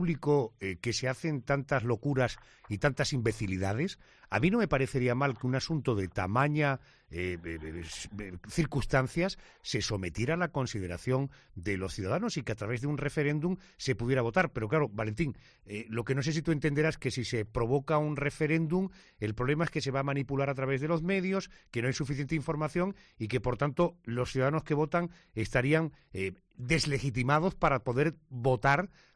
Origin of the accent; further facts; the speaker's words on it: Córdoba, Andalusia, Spain; Ah, fenomenal, yo también soy cordobés.